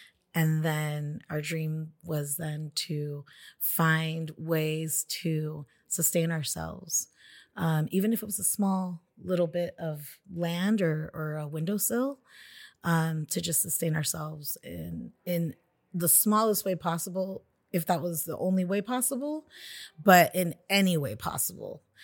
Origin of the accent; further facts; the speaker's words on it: San Diego, California, United States; I was born and raised in San Diego.